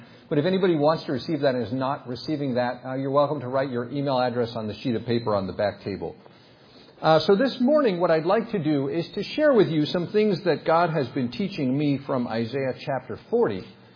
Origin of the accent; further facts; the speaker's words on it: United States; I'm an American emergency room doctor